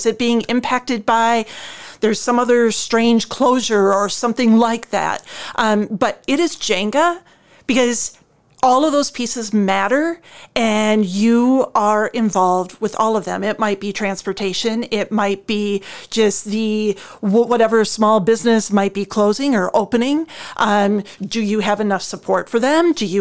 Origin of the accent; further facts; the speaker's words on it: Caledonia, Minnesota, United States; now in Iowa, United States; Born and raised in Caledonia, so just over the border.